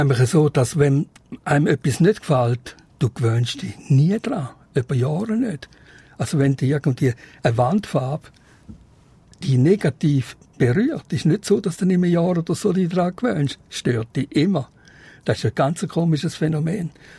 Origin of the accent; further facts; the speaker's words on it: St. Gallen, Switzerland; Ich bin im Toggenburg aufgewachsen und dort hat es ja sehr viele alte Webereien gehabt.